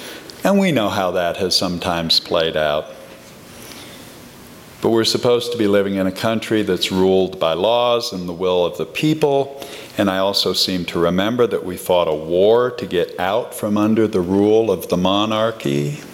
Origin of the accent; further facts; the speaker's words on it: United States; First is, of course, I'm an American. I was born in the middle of the 20th century